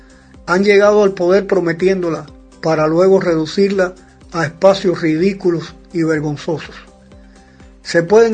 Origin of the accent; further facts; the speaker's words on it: Cienfuegos, Cuba; born there; el Bicentenario de Cienfuegos, que es mi ciudad natal.